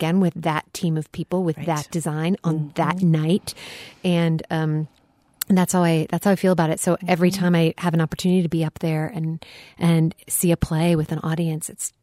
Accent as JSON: {"language": "English", "town": "Platteville", "region": "Wisconsin", "country": "United States", "tie": "born or raised there", "said": "I grew up in Platteville, and the Wisconsin Shakespeare Festival was there."}